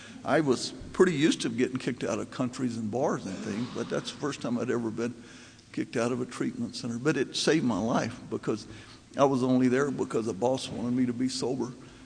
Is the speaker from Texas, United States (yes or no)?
yes; Texas, United States; So I was introduced from Texas, and there's a reason. See, in Texas, we're taught early on, especially in AA, you never let the truth get in the way of a good story.